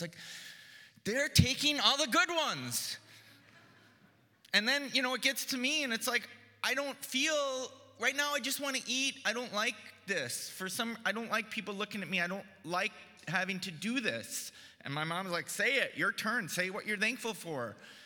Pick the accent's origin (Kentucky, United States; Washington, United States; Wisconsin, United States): Wisconsin, United States; So, of course, I'm from the United States, by the way, if you don't know, from Wisconsin.